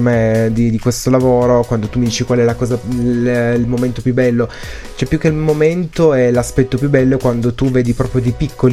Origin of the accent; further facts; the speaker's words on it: Turin, Piedmont, Italy; Sono di Torino, uh-huh. sì.